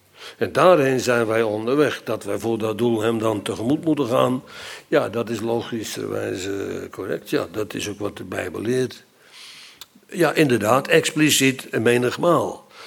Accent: Friesland, Netherlands; want ik kwam uit het noorden van Friesland, uit het beeld, oorspronkelijk.

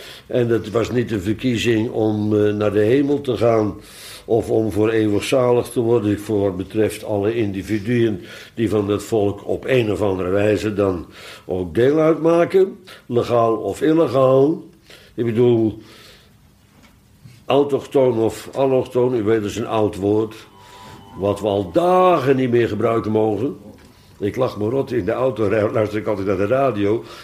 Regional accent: Netherlands; born there; Tenminste, ik ben een inboorling in Nederland. Ik ben in Nederland geboren.

